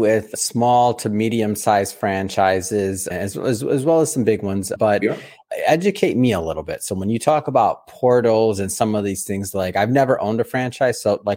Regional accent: Detroit, Michigan, United States; some of the early ones that I remember growing up in Michigan and in Detroit

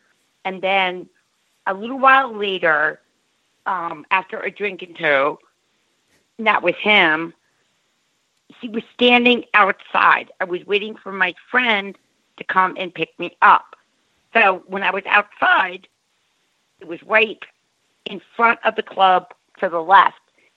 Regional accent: Cold Spring Harbor, New York, United States; I grew up in Long Island, Colston Harbor

